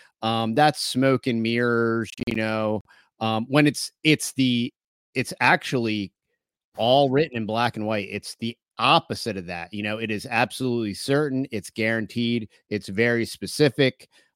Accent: Philadelphia, Pennsylvania, United States; moved away; Yep. Yeah, that's where I grew up there in the Northeast. And we left 10 years ago, so I got out as soon as I could.

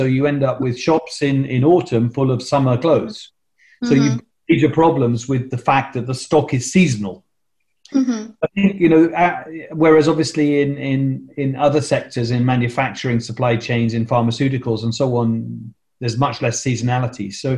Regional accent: United Kingdom; I'm British, okay.

